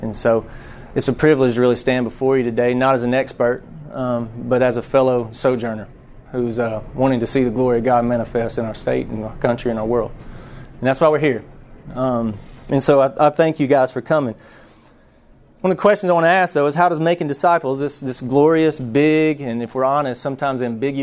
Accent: Buford, Georgia, United States; So I grew up in Buford, Georgia, which is next town over from Lawrenceville.

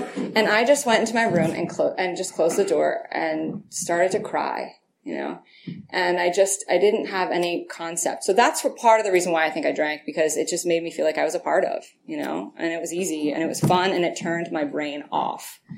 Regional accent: East Coast, United States; And I grew up in the East Coast.

